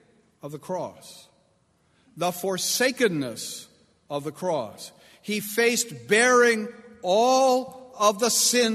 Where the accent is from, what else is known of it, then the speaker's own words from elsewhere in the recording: United Kingdom; And that may be just part of the fate of being British, some of us.